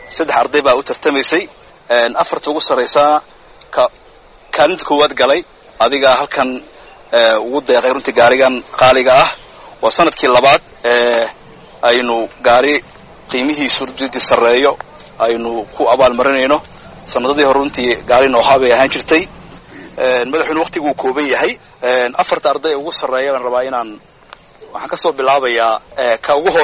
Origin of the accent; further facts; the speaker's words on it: Sanaag, Somalia; waxaanu ka socdaa gobolka Sanaag